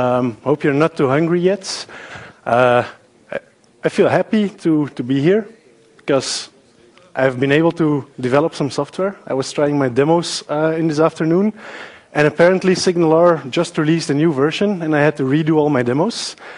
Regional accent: Antwerp, Flanders, Belgium; English is a second language; I'm from Antwerp

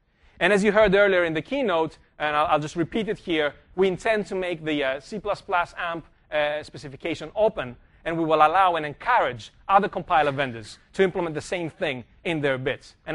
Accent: Greece; accent: Greek; English is a second language; I had to do that because my accent comes from Greece. That's where I come from.

